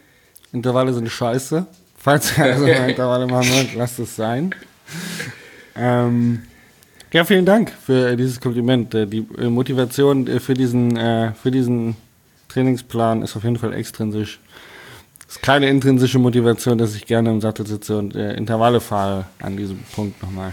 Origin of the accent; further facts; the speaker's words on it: Hanover, Lower Saxony, Germany; Also ich bin ja eigentlich ursprünglich Hannoveraner, Pilzbiertrinker kann man sagen.